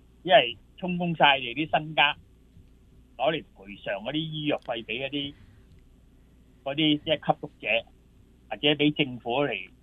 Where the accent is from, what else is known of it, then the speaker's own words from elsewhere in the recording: China; 我哋呢度呢啲，我哋中国人啊，好少都见啊